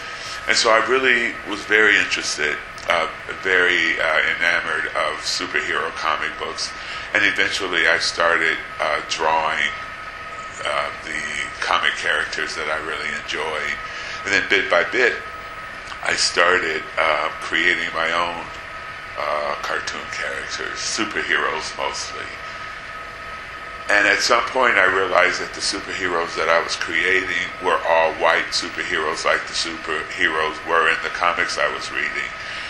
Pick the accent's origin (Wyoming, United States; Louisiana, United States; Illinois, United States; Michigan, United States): Illinois, United States; Chicago; I had every intention of going back to Chicago, my hometown